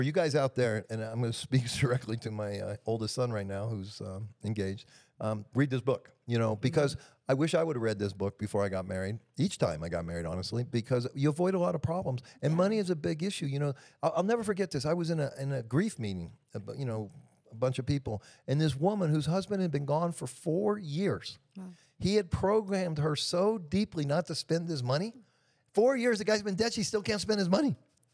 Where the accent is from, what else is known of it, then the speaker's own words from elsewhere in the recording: United States; I'm 65 years old. I grew up in America.